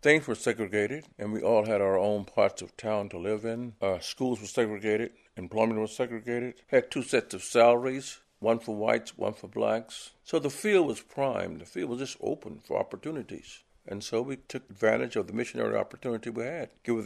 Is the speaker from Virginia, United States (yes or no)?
no; Miami, Florida, United States; also born or lived in Wisconsin; now in Orlando, United States; Well, I came from Wisconsin here. It was different. It was different. I grew up in Miami, so don't let nobody fool you. I grew up in Miami.